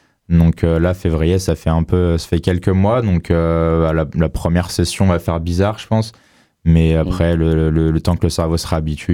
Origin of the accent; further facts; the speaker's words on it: Montluçon, Auvergne-Rhône-Alpes, France; born there; Je suis né à Montluçon.